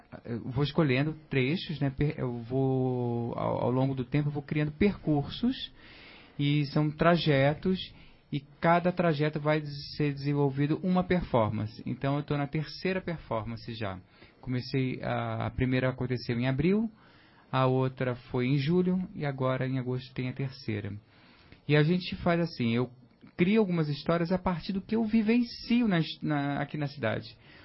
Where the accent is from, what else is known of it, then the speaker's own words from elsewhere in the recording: Rio de Janeiro, Brazil; now in Curitiba, Brazil; eu sou carioca, estou morando agora aqui em Curitiba, né? Vim recentemente, já estou me habituando ao frio.